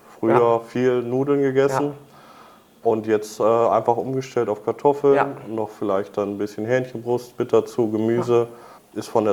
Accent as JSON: {"language": "German", "region": "Northern Germany", "country": "Germany", "said": "Ich komme aus Norddeutschland"}